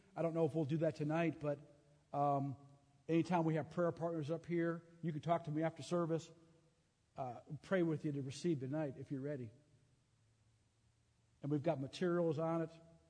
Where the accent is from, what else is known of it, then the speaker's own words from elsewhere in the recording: Minnesota, United States; And I know about edify because I'm from Minnesota.